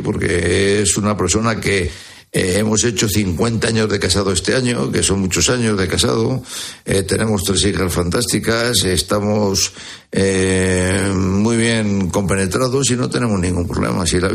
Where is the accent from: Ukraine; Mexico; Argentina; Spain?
Spain; y sobre todo soy español